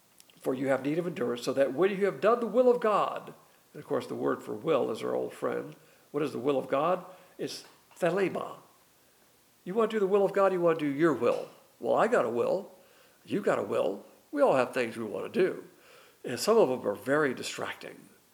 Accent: United States; I'm an American. I'm a proud American. I served 20 years in the military. Love this country.

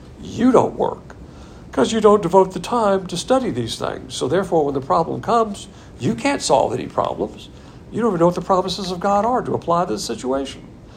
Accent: the South, United States; Being a Southerner, we do the same thing.

